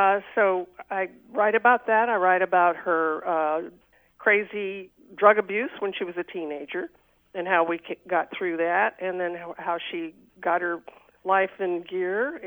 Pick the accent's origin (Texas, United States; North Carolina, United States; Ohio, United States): Texas, United States; I did that because I was from Texas, and I just remember people talking like this